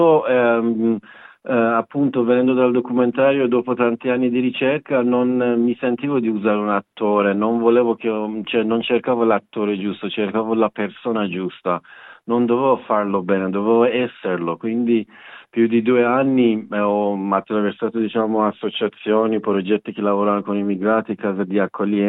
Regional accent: Iran; Italian is a second language; now in Turin, Italy; Io in Iran facevo musicista, avevamo un gruppo che abbiamo fatto anche 3 dischi in anni 2000, che poi non era tanto possibile continuare, diciamo, la musica in Iran, quindi sono venuto in Italia

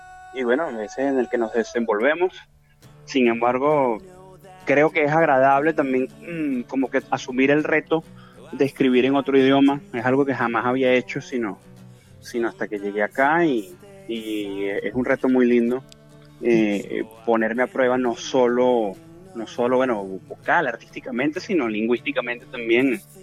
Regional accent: Venezuela; yo soy de Venezuela y bueno, tengo toda esta parte del Afrocaribe

